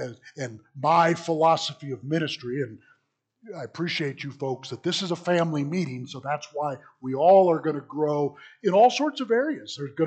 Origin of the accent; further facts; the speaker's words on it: Illinois, United States; as we grew up in Southern Illinois, my brother … his name.